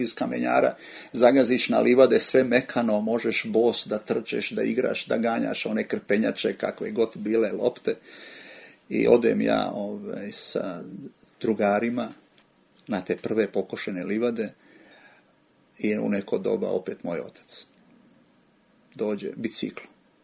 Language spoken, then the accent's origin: Croatian; Raštević, Zadar County, Croatia; Cijela škola bi išla tamo, recimo, kod nas u Benkovac, mi iz Raštevića, tih 6 kilometara, to je.